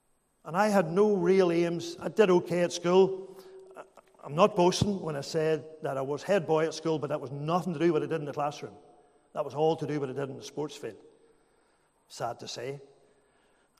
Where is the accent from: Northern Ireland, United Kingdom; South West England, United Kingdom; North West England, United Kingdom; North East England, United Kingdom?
Northern Ireland, United Kingdom; When I think about those years as a boy growing up in Makarrah, and Makarrah was very much like a lot of towns in the 70s, mid-70s, late 70s, early 80s, very much became a polarized town with the Troubles.